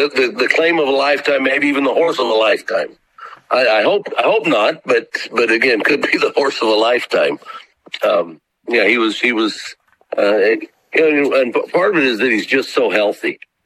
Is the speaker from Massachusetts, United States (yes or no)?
no; New Mexico, United States; I'd been a fan of horse racing, even though, was not raised in horse racing. I was raised in New Mexico.